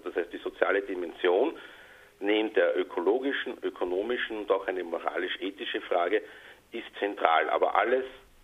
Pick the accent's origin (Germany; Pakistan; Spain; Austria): Austria; Also man hört an meinem Akzent, dass ich aus Österreich komme